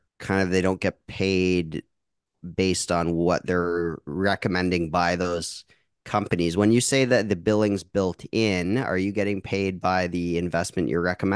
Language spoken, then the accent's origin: English; Niagara, Ontario, Canada; So, I grew up in Niagara, going